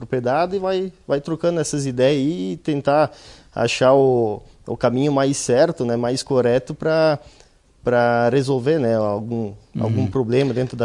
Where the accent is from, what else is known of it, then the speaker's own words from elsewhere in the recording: Vila Maria, Brazil; Vila Maria.